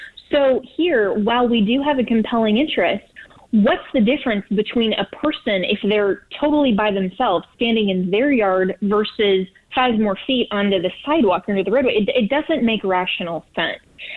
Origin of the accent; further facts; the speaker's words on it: Colorado, United States; I know in my home state of Colorado, a lot of our GOP legislators are taking initiative to contact the governor.